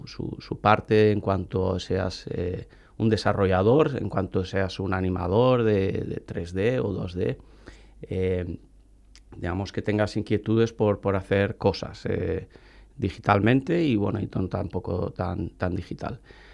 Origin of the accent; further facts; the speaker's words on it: Valencian Community, Spain; como todo valenciano y español que hemos estado apoyando voluntariado de alguna manera